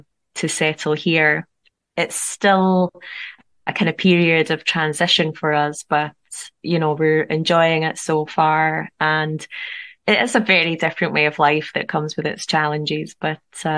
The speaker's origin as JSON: {"language": "English", "region": "Scotland", "country": "United Kingdom", "tie": "born there", "also_born_or_lived": "Edinburgh", "said": "Yes, I was born in Scotland, yeah, live in Scotland."}